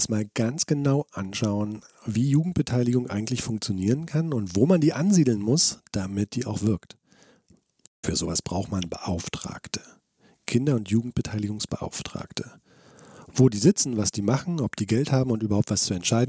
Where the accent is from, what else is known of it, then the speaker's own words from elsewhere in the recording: Berlin, Germany; weil ich komme ja aus Lichtenberg. Ich bin ja, das ist ja mein Home-Turf, könnte man sozusagen sagen, mein Geburtsbezirk.